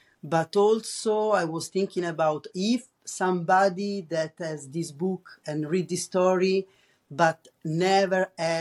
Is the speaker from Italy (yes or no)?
yes; Rome, Lazio, Italy; English is a second language; especially maybe we are from Rome. And so we are like, oh, whatever, this is whatever.